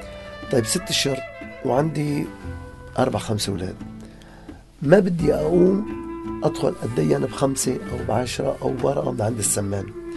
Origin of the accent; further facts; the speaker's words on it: Aleppo, Aleppo Governorate, Syria; نحن كان يمكن عندنا في حلب شيء مشكلة كبيرة